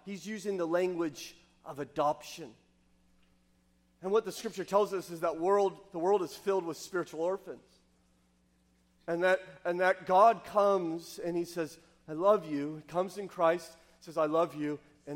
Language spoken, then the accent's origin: English; California, United States; In fact, my wife is we're Californian, so she's enough of a hippie that she shuns all pain medicine when giving childbirth.